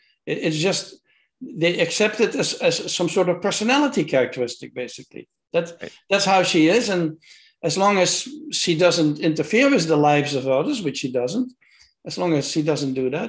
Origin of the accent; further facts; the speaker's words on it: Netherlands; English is a second language; I came from the Netherlands where we had already all these discussions about homosexuality were behind us